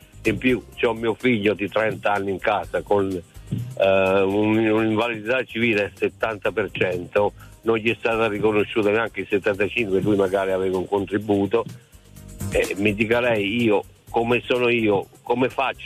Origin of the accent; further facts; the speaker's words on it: Naples, Campania, Italy; now in Mantua, Italy; Io chiamo da Mantova, sono originario di Napoli e vivo a Mantova da 20 anni.